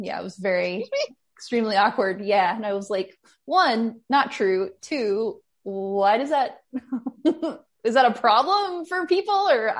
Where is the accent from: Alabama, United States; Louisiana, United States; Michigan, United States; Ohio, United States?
Alabama, United States; I never had a team because I grew up in Alabama and the closest team was the Braves.